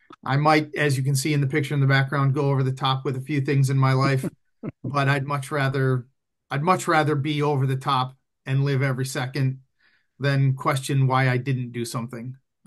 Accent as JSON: {"language": "English", "town": "Detroit", "region": "Michigan", "country": "United States", "tie": "born or raised there", "said": "Born and raised in the Motor City."}